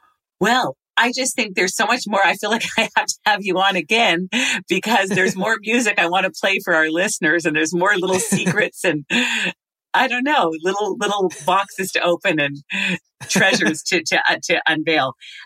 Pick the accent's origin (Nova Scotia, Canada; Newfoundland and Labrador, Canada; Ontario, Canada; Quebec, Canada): Quebec, Canada; Montreal; That's my hometown, by the way.